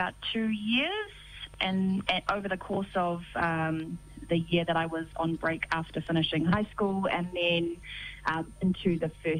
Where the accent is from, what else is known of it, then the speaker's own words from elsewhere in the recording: Auckland, New Zealand; I was born here in New Zealand, born and raised in West Auckland.